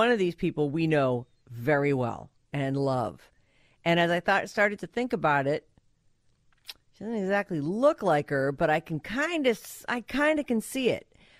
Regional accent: Boston, Massachusetts, United States; Now, if you've listened to the show at all, you know I'm originally from Boston. I'm a big Patriots fan.

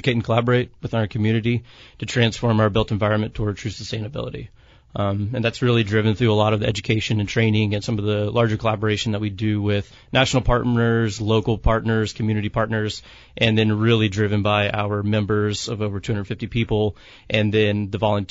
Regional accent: Savannah, Georgia, United States; I'm actually from the South, from Savannah, Georgia, visiting grandparents out in the country

